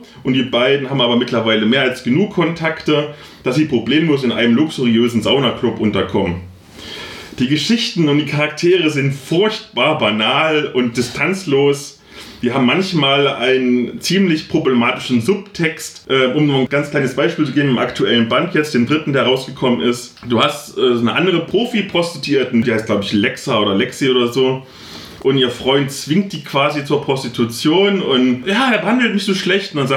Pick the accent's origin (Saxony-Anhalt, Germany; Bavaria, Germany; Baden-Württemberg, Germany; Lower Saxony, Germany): Saxony-Anhalt, Germany; Halle; wo ich herkomme, in Halle aus dem Ghetto